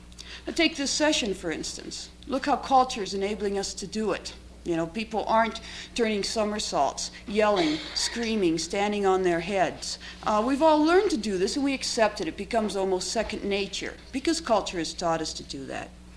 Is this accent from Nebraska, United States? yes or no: yes; Wilbur, Nebraska, United States; But as this child growing up in Wilbur, Nebraska, the only information I had about American Indians were by the cowboy films I saw every Friday night.